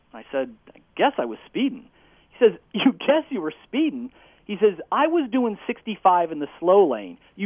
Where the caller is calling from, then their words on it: Philadelphia, Pennsylvania, United States; I'm calling from the Northeast Philadelphia area.